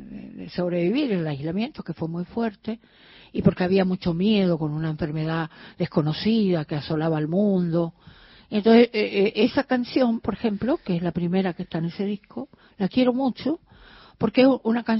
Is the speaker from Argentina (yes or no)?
yes; Corrientes, Argentina; en la música de mi tierra, en las formas, distintas formas musicales que tiene no solamente el chamamé sino otras, como la giodoble, como la canción correntina